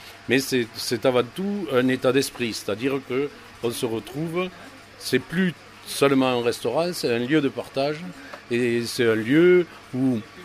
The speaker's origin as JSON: {"language": "French", "town": "La Guépie", "region": "Occitanie", "country": "France", "tie": "born there", "said": "je suis né à la Guépie, dans la rue du Barry, à 1600 mètres de la borne départementale. Et d'origine avéronaise, du côté de mon père et de ma mère."}